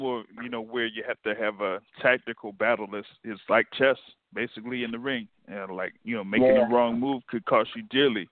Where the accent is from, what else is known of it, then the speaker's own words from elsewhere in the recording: Tampa, Florida, United States; born there; Actually, I was born in Tampa, Florida.